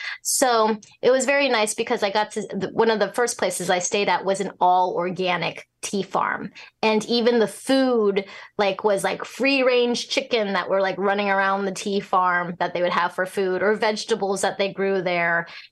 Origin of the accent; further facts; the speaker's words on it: Hong Kong; born there; it was very confusing for them to hear that I was born in Hong Kong, but I don't speak Chinese. But it's because I couldn't speak Mandarin.